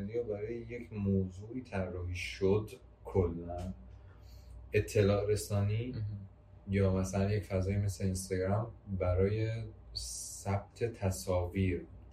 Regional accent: Iran; ولی من نمیدونم چرا ما ایرانی ها، خودم هم مثلا، نتونستیم باش ارتباط بگیریم

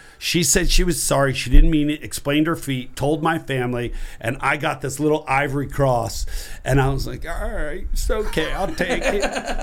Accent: New Jersey, United States; I grew up in New Jersey. I never even thought twice.

